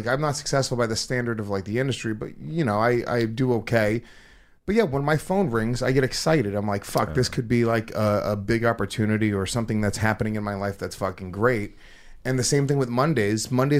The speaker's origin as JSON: {"language": "English", "town": "Paterson", "region": "New Jersey", "country": "United States", "tie": "born there", "said": "They find out I was born in Paterson, New Jersey."}